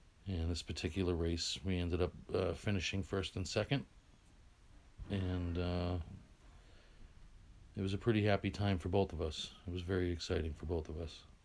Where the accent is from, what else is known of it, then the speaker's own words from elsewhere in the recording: Windham, New Hampshire, United States; also born or lived in Methuen, Massachusetts; I was born in Methuen, Massachusetts. Grew up in Windham, New Hampshire on Canobie Lake. It was about a 2 mile long dead end road, the road that I lived on. So it was very quiet.